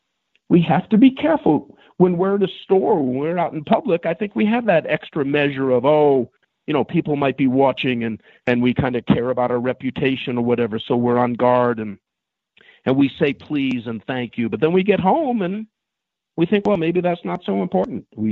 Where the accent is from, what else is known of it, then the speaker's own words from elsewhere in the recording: Farmington, New Mexico, United States; people ask me, where did you grow up? I say, I'm trying to do it in Farmington, New Mexico.